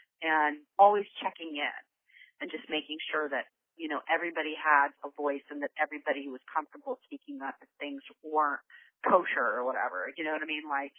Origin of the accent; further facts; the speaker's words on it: Houston, Texas, United States; You know, I grew up in Houston, which is a very mixed community, you know what I mean?